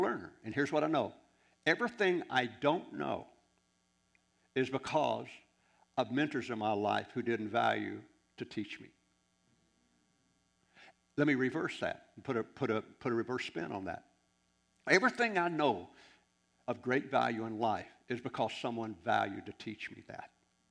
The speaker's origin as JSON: {"language": "English", "region": "Arkansas", "country": "United States", "said": "I don't like it when someone calls me ignorant. I'm from Arkansas."}